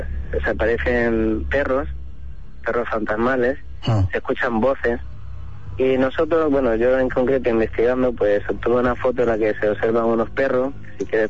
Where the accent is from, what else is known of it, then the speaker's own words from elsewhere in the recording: Santiago de Compostela, Galicia, Spain; born there; yo nací en Santiago de Compostela, pero que...